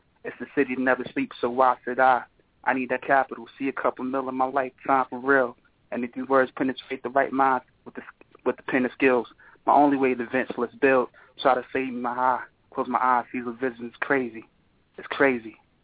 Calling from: New York, United States; calling from New York.

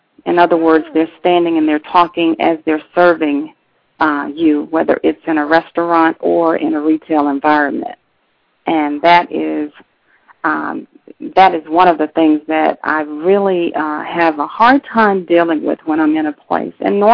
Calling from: Lithonia, Georgia, United States; I'm calling from Lithonia, Georgia.

